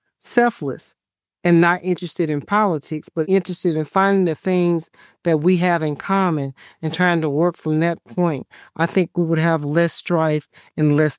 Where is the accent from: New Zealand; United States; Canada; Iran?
United States; People have to keep in mind, I'm from Lowndes County first. Because I'm from Lowndes County first, I've learned a few things.